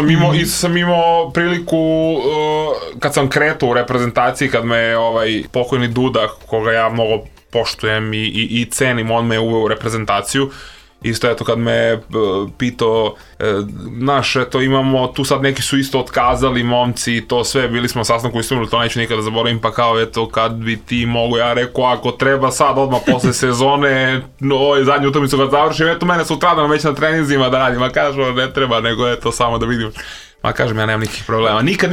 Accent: Belgrade, Serbia; ja sam odrastao na Karaburmi, mi je jedan problematičnih krajeva sigurno u Beogradu

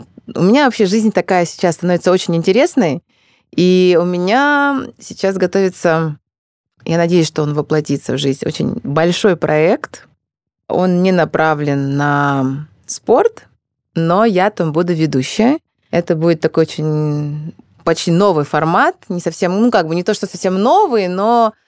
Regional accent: Rostov-on-Don, Rostov Oblast, Russia; А я родом из Ростова. У нас очень много иностранцев, у нас очень много африканцев. И вообще у нас самое большое количество национальностей.

